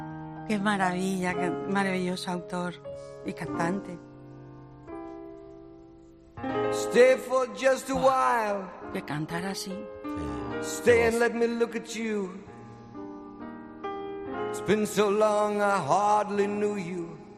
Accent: Jaén, Andalusia, Spain; Es que yo soy de Jaén.

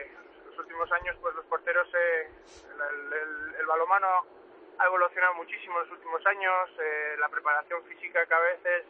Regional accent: Irún, Basque Country, Spain; moved away; cuando nos fuimos de Irún hace pues

